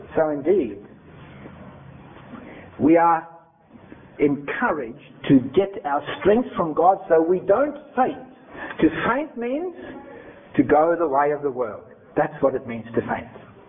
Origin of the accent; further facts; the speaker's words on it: Germany; now in Australia; You know, when I came from Germany, I was a meat eater. I ate flesh. And I came into the Adventist school here in Australia, and I had sardines on my sandwiches.